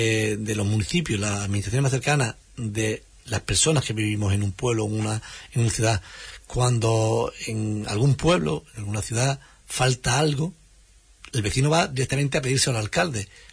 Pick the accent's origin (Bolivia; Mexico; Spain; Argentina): Spain; Lepe, Andalusia; vuelvo a hablar de mi pueblo, de Lepe